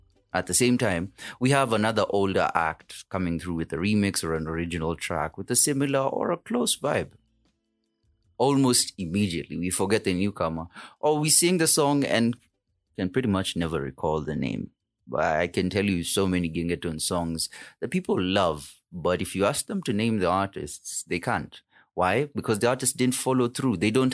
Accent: Kenya; As a Kenyan, I believe everyone has just been going through it.

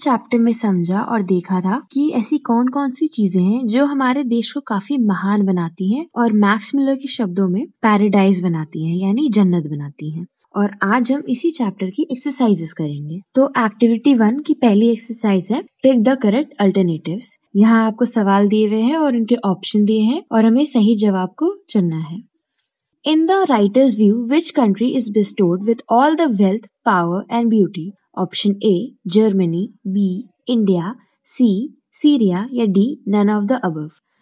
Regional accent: Jaipur, Rajasthan, India; मैं जयपुर से हूँ and I am doing my BA from वेनेसली Vidyapeeth.

